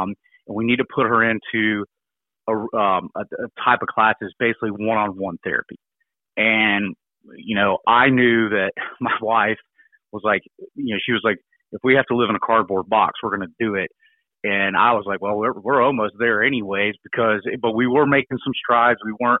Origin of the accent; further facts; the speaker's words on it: Atlanta, Georgia, United States; So, I'm originally from the Atlanta area along with my wife